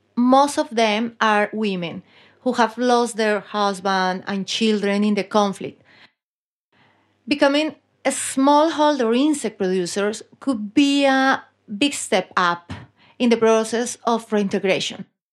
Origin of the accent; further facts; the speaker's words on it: Colombia; I'm from Colombia